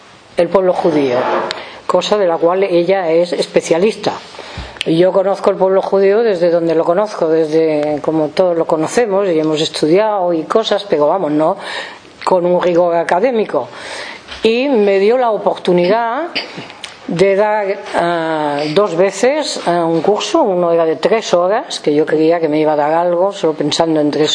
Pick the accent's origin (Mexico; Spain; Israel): Israel; hebrea, israelita, judía, y además soy israelí.